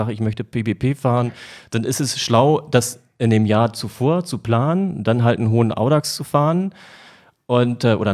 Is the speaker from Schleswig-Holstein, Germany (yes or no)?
yes; Schleswig-Holstein, Germany; Also wenn ich jetzt als Schleswig-Holsteiner